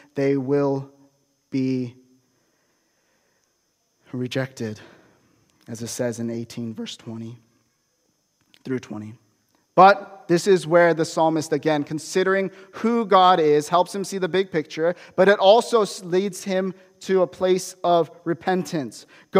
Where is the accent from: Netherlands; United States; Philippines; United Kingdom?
United States; I know I was born in the States, and so I grew up with the Western mentality, opposed to, you know, my Korean heritage and everything like that.